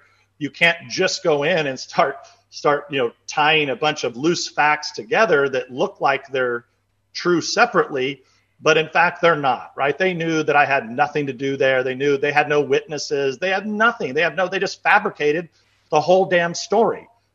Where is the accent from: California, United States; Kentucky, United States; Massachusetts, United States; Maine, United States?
California, United States; I'm from California. My family farms just about a mile from here.